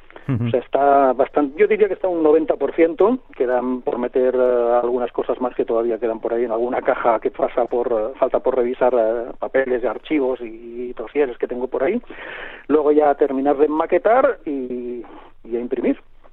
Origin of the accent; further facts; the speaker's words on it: Barcelona, Catalonia, Spain; en principio yo soy de Barcelona, aunque ahora viva fuera.